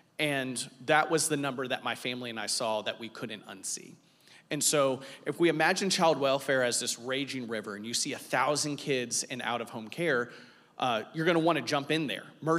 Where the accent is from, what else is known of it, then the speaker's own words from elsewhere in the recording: Florida, United States; also born or lived in North Carolina / Texas; We're originally from Florida, but we were in North Carolina, Texas, moved back to Florida to pursue some church planting.